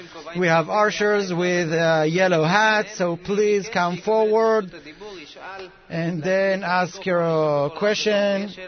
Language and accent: English; Haifa, Haifa District, Israel; I'm from Haifa.